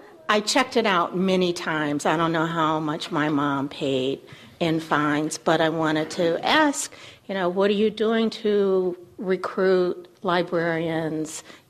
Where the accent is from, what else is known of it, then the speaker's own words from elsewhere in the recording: Detroit, Michigan, United States; I wanted to mention that I'm from Detroit.